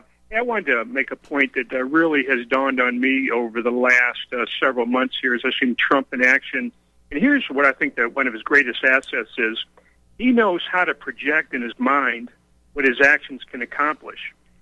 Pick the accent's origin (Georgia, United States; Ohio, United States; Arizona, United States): Ohio, United States; Cleveland; I grew up in Cleveland. And same thing happened there with the steel mills closing and the auto factories moving